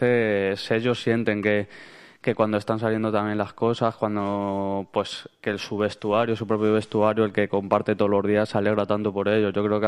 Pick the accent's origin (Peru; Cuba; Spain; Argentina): Spain; yo como español he visto más a nuestra selección